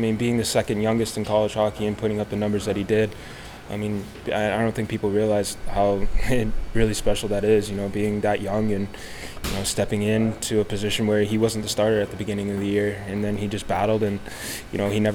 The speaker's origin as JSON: {"language": "English", "region": "North Carolina", "country": "United States", "said": "Growing up, my entire family was a Red Wings fans. But since I'm from North Carolina, I think I'm more of a Canes fan."}